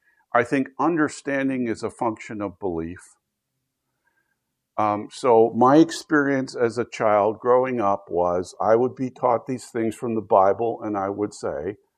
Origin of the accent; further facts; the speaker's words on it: Altoona, Pennsylvania, United States; born there; So, for example, I was raised a Baptist. I was born in Altoona, Pennsylvania when I was 7 days old.